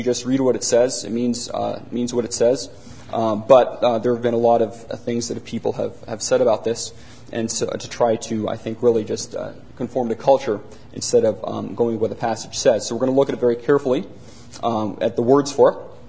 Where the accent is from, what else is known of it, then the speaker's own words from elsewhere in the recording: San Francisco, California, United States; When I was growing up in San Francisco, sometimes you would see men dressed like women or women like men.